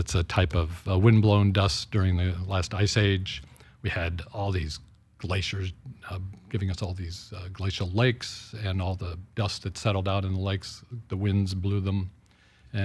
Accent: Ohio, United States; born there; now in Vashon, United States; No, originally we're from Ohio.

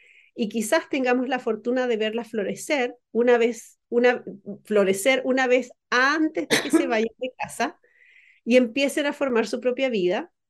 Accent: Chile; Yo en mi caso crecí en Chile.

